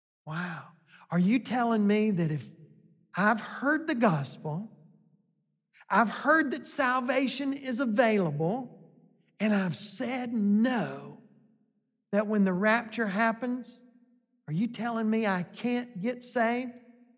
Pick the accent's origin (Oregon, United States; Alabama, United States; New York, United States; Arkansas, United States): Alabama, United States; Well, we're from Alabama. I can survive in the woods. I can hunt and fish.